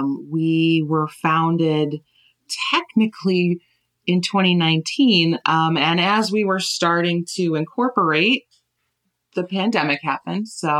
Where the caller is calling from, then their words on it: Warrior Run, Pennsylvania, United States; I'm joining you from my basement here we're in Warrior Run, Pennsylvania, which is not too far from Wilkes-Barre.